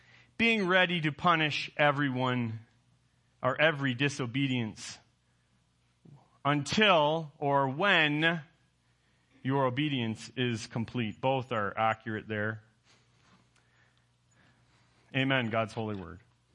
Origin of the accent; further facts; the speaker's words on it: Canada; Maybe I'm too Canadian.